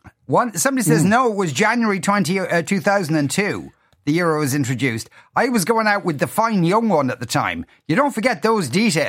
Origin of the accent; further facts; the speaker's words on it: Clondalkin, Leinster, Ireland; I grew up in Clondalkin.